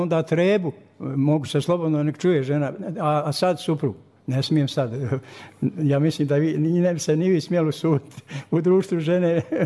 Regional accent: Agići, Republika Srpska, Bosnia & Herzegovina; ja sam iz Agića

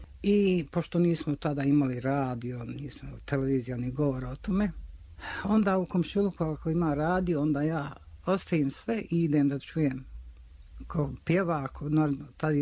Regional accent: Sarajevo, Federation of Bosnia and Herzegovina, Bosnia & Herzegovina; Srednju isto u Sarajevu.

